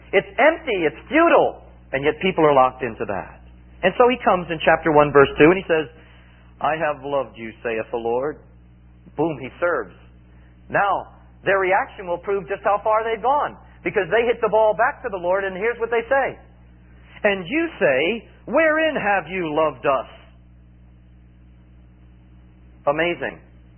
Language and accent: English; United States; born there; I was born in America